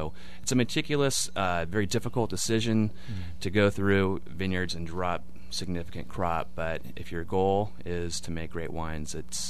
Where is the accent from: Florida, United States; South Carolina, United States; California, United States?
California, United States; Napa; And I'm from Napa, third generation Napan